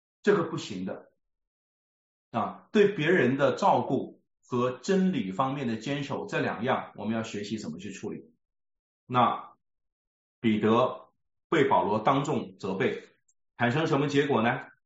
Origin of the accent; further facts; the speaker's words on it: China; 我们中国人爱面子，我说爱的面子就丢了里子，这是我们在中国在属灵上非常容易掉入的一个错误